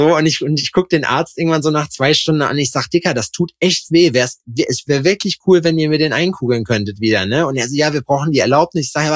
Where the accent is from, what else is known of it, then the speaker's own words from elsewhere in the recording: Schalksmühle, North Rhine-Westphalia, Germany; Ja, dann kannst du ja mit Schalksmühle was anfangen.